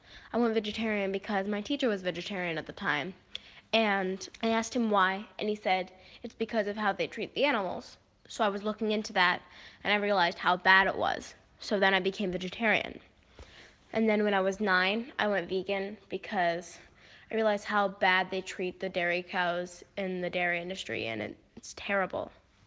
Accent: United States; now in Dubai, United Arab Emirates; I'm 12. I'm from America. I live in Dubai.

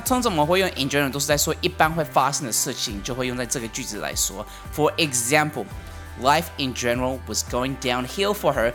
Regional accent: Australia; accent: mix of American and Australian; I grew up in Australia, so technically, I should have an Australian accent. But my friend says that my accent is an abomination of American and Australian accent mixed together.

